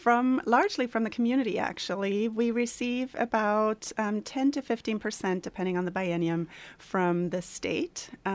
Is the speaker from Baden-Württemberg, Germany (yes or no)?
no; Berlin, Germany; moved away; well, when I moved here, I came from Alaska, but originally I'm from Berlin, Germany.